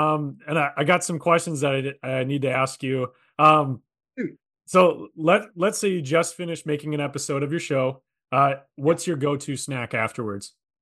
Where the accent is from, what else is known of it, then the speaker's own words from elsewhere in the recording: Wisconsin, United States; So I'm from Wisconsin. That's why, hence the northern Wisconsin.